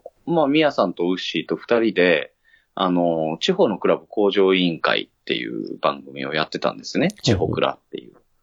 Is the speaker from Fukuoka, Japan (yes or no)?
yes; Kitakyushu, Fukuoka, Japan; 私も北九州なんです。